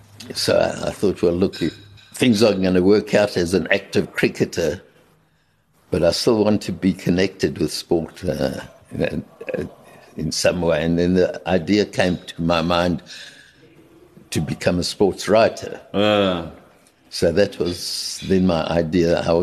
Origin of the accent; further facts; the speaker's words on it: Johannesburg, Gauteng, South Africa; It's Florence Nightingale. That's where I was born. Okay. I was born in Johannesburg.